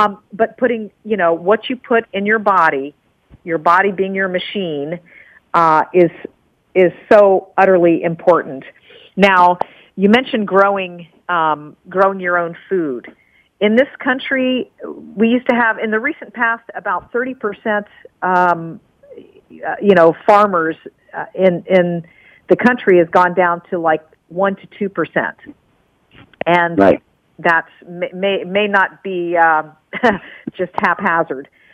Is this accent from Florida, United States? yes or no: no; Virginia, United States; we had a big vegetable garden in our backyard when I grew up in Virginia